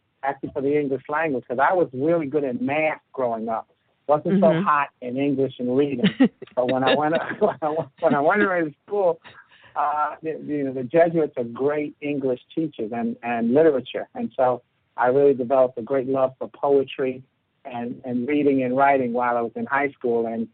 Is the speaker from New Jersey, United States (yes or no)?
no; New York City, New York, United States; I'm a native of New York City, born and raised in Harlem. About four blocks from the world famous Apollo Theater.